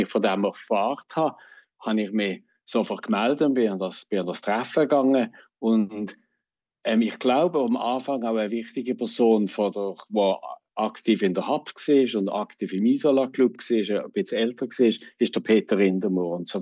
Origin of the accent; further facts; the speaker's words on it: Basel, Basel-Stadt, Switzerland; Also ich bin 1961 geboren. Ich bin in Basel aufgewachsen, in Basel zur Schule gegangen.